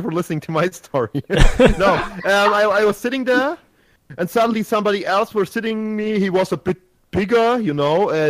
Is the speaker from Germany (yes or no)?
yes; Regensburg, Bavaria, Germany; from Regensburg, my hometown, from my hometown to Berlin. I hope you know Berlin.